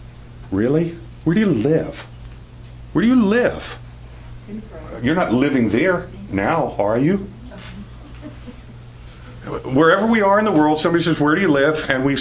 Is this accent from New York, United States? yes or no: yes; New York City, New York, United States; now in New Jersey, United States; I grew up in New York City, Queens. I've spent, now it's less than half my life there. I've spent the last 25 years in New Jersey